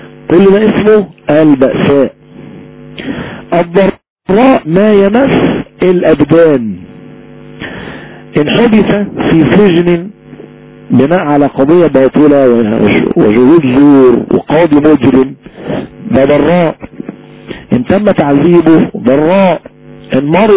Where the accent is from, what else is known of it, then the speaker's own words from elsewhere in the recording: Egypt; إنني أخاف على بلدي مصر مخافة شديدة